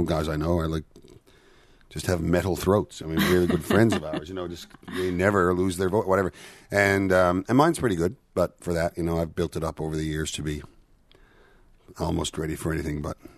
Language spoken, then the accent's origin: English; Petty Harbor, Newfoundland and Labrador, Canada; born or raised there